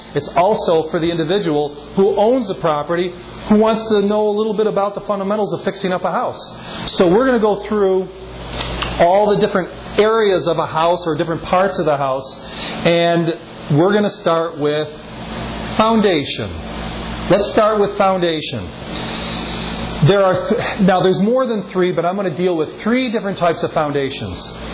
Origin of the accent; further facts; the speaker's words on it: Buffalo, New York, United States; And then there's one that you hardly ever see that I grew up in Buffalo